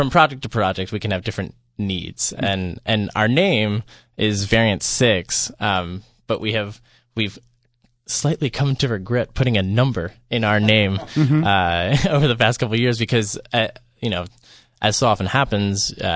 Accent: Philadelphia, Pennsylvania, United States; I'm from the Philadelphia area, as are 2 of our other members

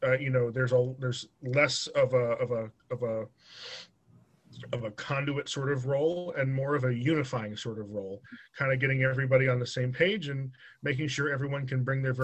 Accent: New York, United States; And I grew up on Long Island.

